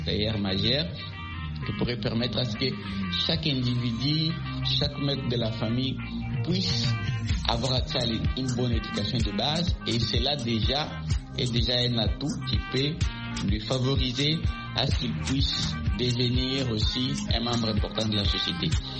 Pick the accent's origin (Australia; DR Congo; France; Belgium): DR Congo; plus particulièrement chez nous en République démocratique du Congo